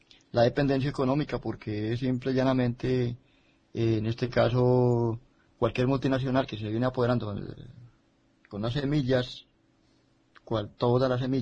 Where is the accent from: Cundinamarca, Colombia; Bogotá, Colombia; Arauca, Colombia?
Arauca, Colombia; soy de Colombia, vengo de la región del departamento de Arauca y mi espacio natural es la organización campesina